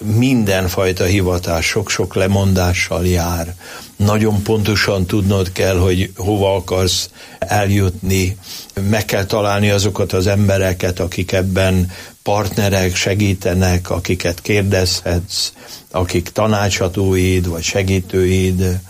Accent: Miskolc, Borsod-Abaúj-Zemplén, Hungary; a szülővárosomban, Miskolcon

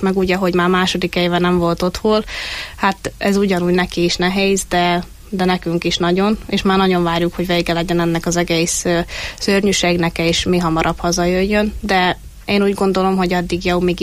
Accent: Zakarpattia Oblast, Ukraine; now in Hungary; ránk is szóltak, hogy hallani rajtunk, hogy Kárpátaljáról vagyunk, de viszont mikor meg ide eljövünk Magyarországra, akkor itt hallani, hogy magyarul is hallani rajtunk, hogy nem, nem tisztán beszélünk magyarul.

